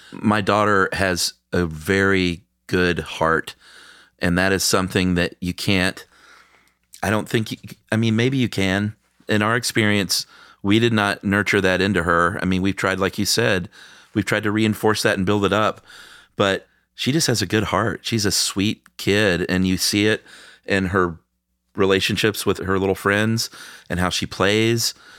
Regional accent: the South, United States; I'm a boy from the American South

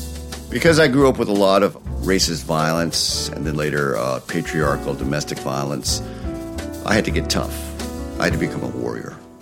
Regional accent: Amherst, Massachusetts, United States; I grew up in New England in the Amherst, Massachusetts public school system. I grew up in the late 60s, early 1970s, and I was struggling with my identity because everything in American society wants you to assimilate and give up being Chinese.

